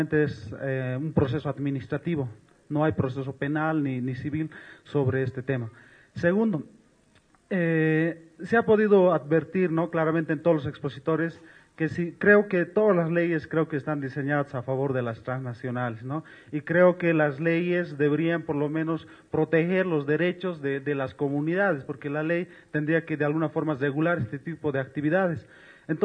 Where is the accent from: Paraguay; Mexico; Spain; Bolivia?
Bolivia; Oruro; vengo de Oruro, del Centro de Ecología y Pueblos Andinos, CEPA.